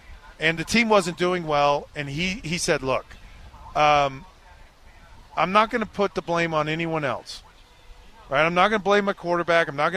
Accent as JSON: {"language": "English", "region": "Utah", "country": "United States", "tie": "born or raised there", "said": "I'm a kid from Utah County in the 1980s. I'm an LDS kid who's a quarterback who has deep ties to BYU."}